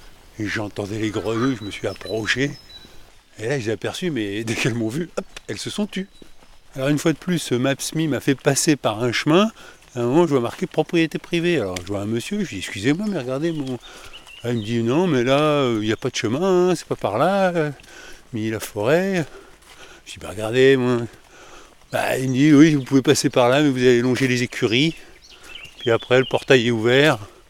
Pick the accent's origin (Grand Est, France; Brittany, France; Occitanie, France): Grand Est, France; Strasbourg; Je viens de Strasbourg.